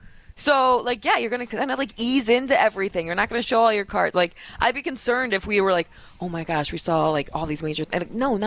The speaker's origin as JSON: {"language": "English", "region": "New Jersey", "country": "United States", "said": "Listen, I'm from Jersey, Philly. I can hold my own."}